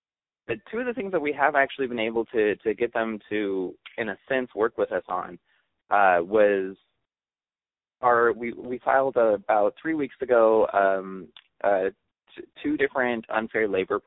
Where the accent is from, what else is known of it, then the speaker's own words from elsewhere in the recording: Portland, Oregon, United States; I'm just your average Portlander, born and raised in Oregon